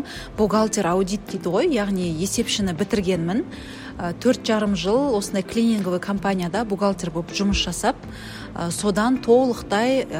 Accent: Jambyl Region, Kazakhstan; Мен Жамбыл облысының тумасымын.

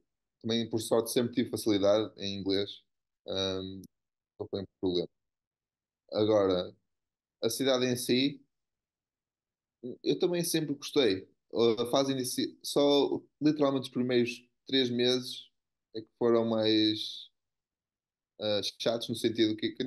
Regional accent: Viana do Castelo, Portugal; Não, eu sou de Viana, mas sempre pensava em voltar para Portugal

